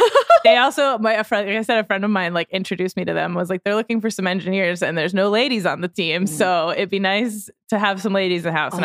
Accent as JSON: {"language": "English", "region": "New Hampshire", "country": "United States", "tie": "born or raised there", "lives_now": "Los Angeles, United States", "said": "And I grew up in New Hampshire, so that shit's brutal."}